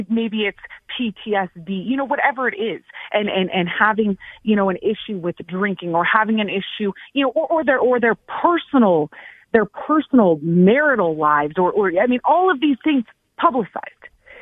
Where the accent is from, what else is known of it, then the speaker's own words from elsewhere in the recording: Aurora, United States; This is my hometown we're talking about. And those who threaten to destroy it or do harm to Aurora, just know that I'm here.